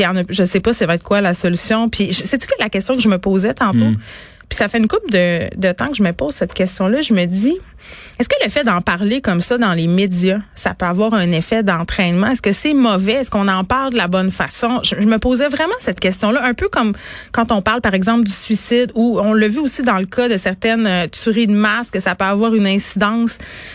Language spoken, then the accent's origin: French; Quebec, Canada; accent: Saguenay; Tu me reproches encore d'avoir mon accent saguenéen.